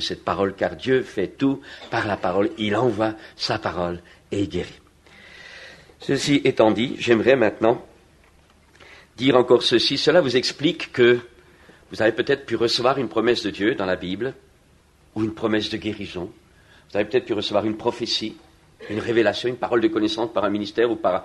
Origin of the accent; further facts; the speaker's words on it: France; Chez nous, en France, c'est le moment de l'impôt.